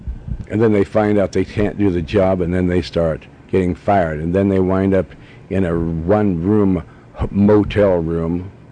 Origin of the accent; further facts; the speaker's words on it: Montana, United States; I know all about Western, country Western, because I was raised in Montana.